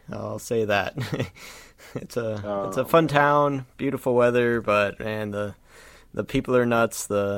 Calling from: Miami, Florida, United States; I'm down in Miami, Florida.

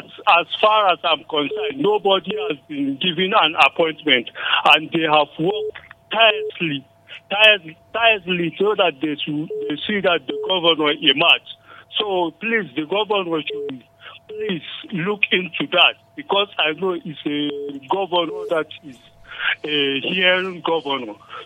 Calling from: Jos, Plateau, Nigeria; I'm calling from Jos.

